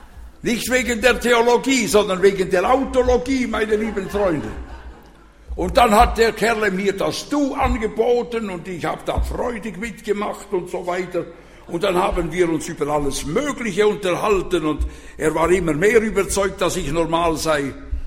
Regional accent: Switzerland; Als Schweizer bin ich da irritiert.

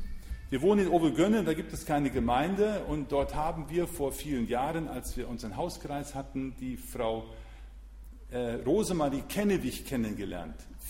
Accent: Hesse, Germany; Wir kommen aus Hessen

